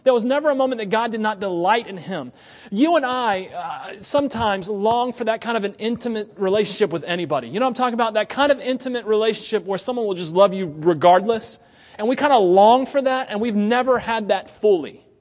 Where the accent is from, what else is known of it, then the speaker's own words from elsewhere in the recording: Florida, United States; When I worked at Disney World, my name tag said, from Florida. But where are you really from? Florida. But before Florida, where are you from? My father's loins. I'm from Florida.